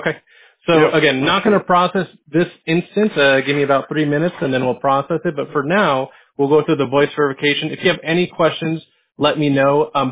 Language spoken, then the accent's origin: English; Los Angeles, California, United States; I'm from Los Angeles, so I support the Chargers through and through.